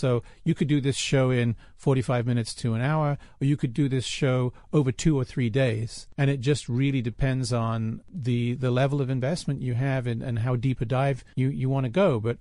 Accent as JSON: {"language": "English", "region": "Wales", "country": "United Kingdom", "lives_now": "Philadelphia, United States", "said": "As you can probably hear, I'm not actually from around here."}